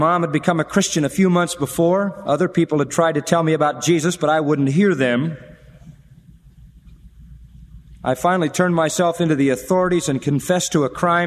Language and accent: English; Haverstraw, New York, United States; I grew up in Rockland County in the town of Haverstraw, New York. I went to school there and played all the sports.